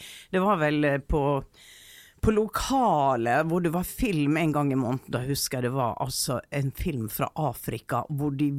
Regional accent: Hareid, Møre og Romsdal, Norway; Jeg har vokst opp på Hareid.

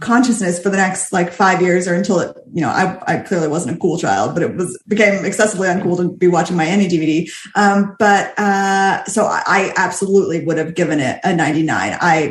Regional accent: Florida, United States; growing up in Florida, I had seen regional productions, but I wasn't in that world.

